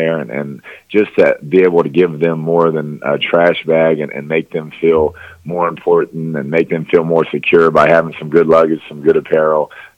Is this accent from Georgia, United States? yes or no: no; New Braunfels, Texas, United States; I mean, it's he's as high up on my list as anybody growing up in New Braunfels.